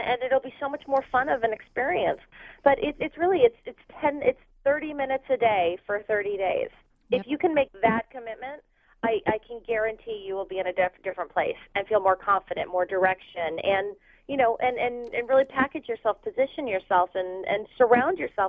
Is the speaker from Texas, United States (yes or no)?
no; New York City, New York, United States; Like I went to New York recently, and I grew up in New York.